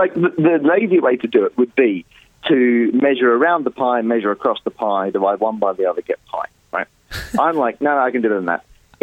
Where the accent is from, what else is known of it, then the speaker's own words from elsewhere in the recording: Perth, Western Australia, Australia; moved away as an adult; now in United Kingdom; I'm from Perth originally, but I moved over.